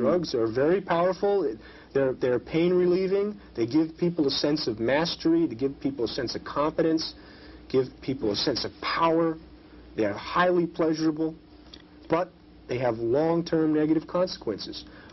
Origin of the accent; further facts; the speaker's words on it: Brooklyn, New York, United States; Well, I grew up in the Bayreuth section of Brooklyn.